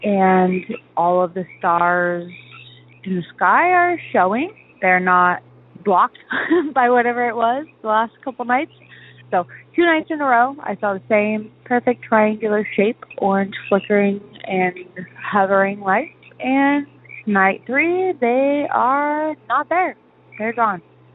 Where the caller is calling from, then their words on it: Washington, United States; I'm calling from the Northwest, specifically Washington, about the orange triangular shape of lights I saw in the sky.